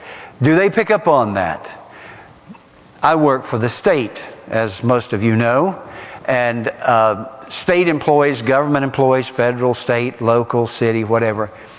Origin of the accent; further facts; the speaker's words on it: Tennessee, United States; And I grew up right here in Morgan and Roane County. Actually grew up in poverty.